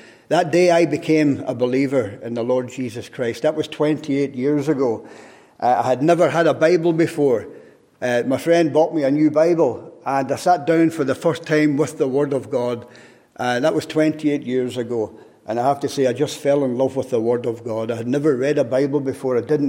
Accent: Scotland, United Kingdom; moved away as an adult; now in Larne, United Kingdom; I'm not a Larne man or a Northern Irish man. I was born just outside Glasgow. I was born and brought up into a Roman Catholic family over there

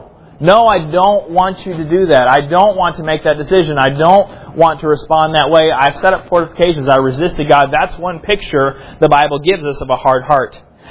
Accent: South Carolina, United States; I grew up in South Carolina, and there, most of the dirt is red clay.

